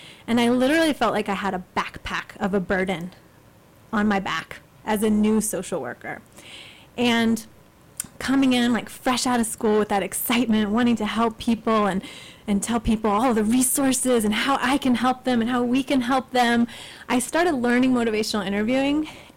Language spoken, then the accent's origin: English; Atlanta, Georgia, United States; You know, I grew up in Atlanta. And for those that know Atlanta, Little Five Points, Candler Park.